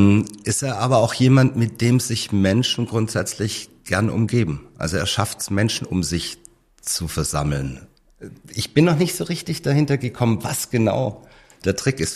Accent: Murrhardt, Baden-Württemberg, Germany; Ich bin aus Murrhardt. Das ist ein kleiner Ort, 40 Kilometer von Stuttgart entfernt. Viermal so viel Wald wie Stadtfläche.

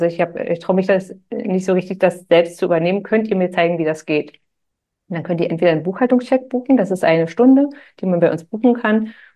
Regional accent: Germany; wir kommen aus dem Süden von Berlin.

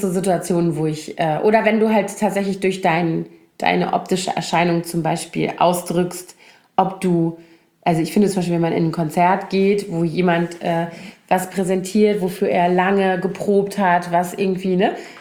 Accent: Koblenz, Rhineland-Palatinate, Germany; also meine Heimatstadt Koblenz

